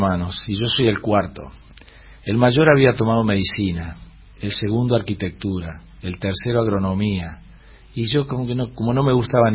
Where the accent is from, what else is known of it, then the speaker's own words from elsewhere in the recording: Paraná, Entre Ríos, Argentina; Sí, soy absolutamente de Paraná.